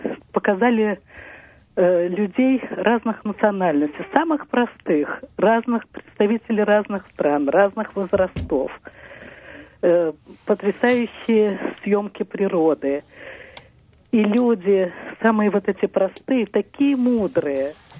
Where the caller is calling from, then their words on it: Saint Petersburg, Russia; я звоню из Петербурга